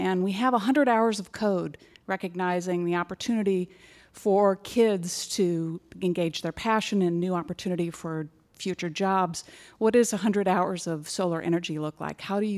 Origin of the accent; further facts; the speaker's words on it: California, United States; Hi, I am from Marin